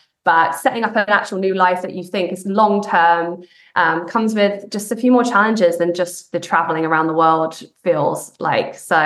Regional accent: United Kingdom; moved away as an adult; now in Canada; I'm a Brit that lives in Canada. I've lived in Canada in Ontario for 7 years now. Can't believe it. I moved here in 2017.

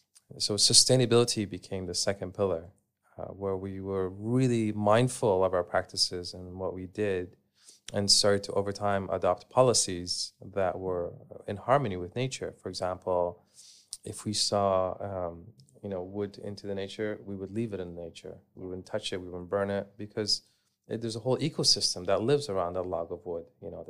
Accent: Canada; I grew up in Canada, and growing up, I would go camping with my family.

